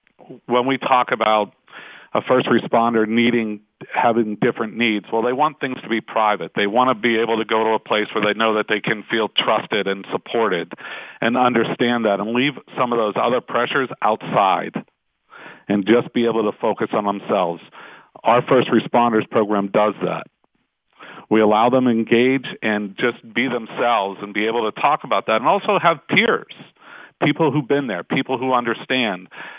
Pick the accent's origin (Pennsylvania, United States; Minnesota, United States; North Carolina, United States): Pennsylvania, United States; Brookline; So I was a kid. I grew up in Brookline. Went to Brashear High School. Did the whole city thing. Loved this area.